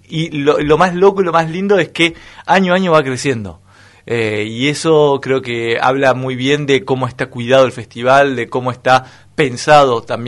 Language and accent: Spanish; Pinamar, Buenos Aires Province, Argentina; che, yo soy de Pinamar